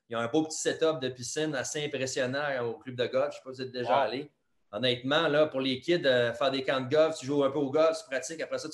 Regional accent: Quebec City, Quebec, Canada; moved away as an adult; Moi, je suis parti de Québec en 2005. Je suis parti à Charlotte, en Caroline du Nord.

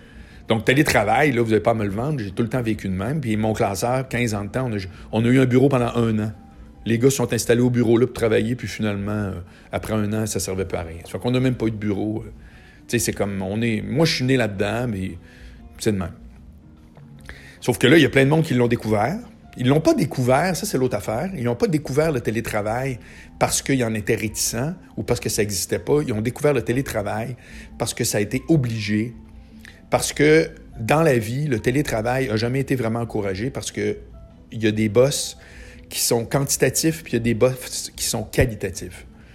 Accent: Charlesbourg, Quebec, Canada; Mais non, je viens de Charlebourg, puis ça me tente pas d'aller à Charlebourg.

